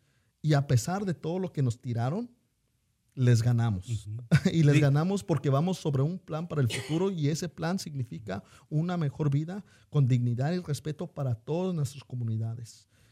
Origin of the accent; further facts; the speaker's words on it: California, United States; algunos de nosotros que no somos del estado de Washington, venimos de California